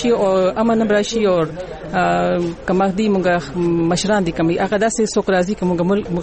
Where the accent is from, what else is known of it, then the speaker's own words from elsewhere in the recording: Peshawar, Khyber Pakhtunkhwa, Pakistan; زه خو پیښور یم.